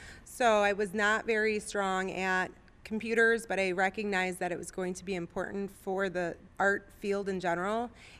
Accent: Detroit, Michigan, United States; I grew up in the Metro Detroit area, went to Rochester Public Schools, and I'm very fortunate that I had wonderful art education there too.

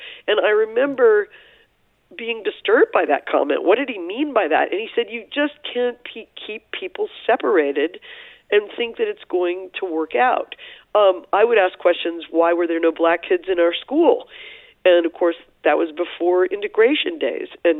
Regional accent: Ferguson, Missouri, United States; Ferguson, Missouri, a place no one had heard of, you know, till a few years ago, in the wider world beyond the St. Louis boroughs.

